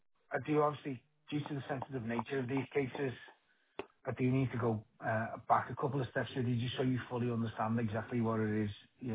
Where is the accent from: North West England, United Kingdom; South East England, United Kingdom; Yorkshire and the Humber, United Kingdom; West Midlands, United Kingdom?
North West England, United Kingdom; accent: Scouse; You know what, James, all my life, people have been asking me to repeat myself because of my Scouse accent.